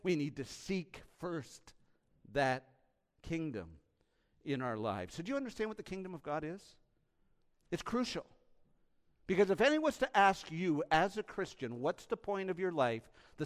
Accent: Canada; I grew up in the Dominion of Canada.

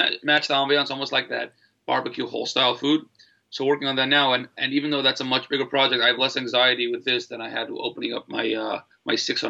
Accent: Brooklyn, New York, United States; I'm from Brooklyn, so I'm able to do stuff that, if I want to do this, if I want to do prime rib, I'm doing prime rib today.

